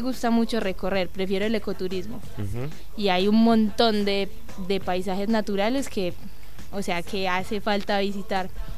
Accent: Medellín, Antioquia, Colombia; Porque es de donde yo vengo.

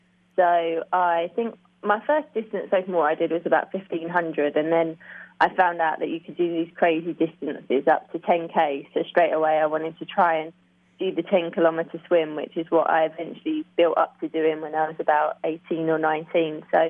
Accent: London, United Kingdom; I sort of just missed out in the London Olympics, which is obviously my hometown

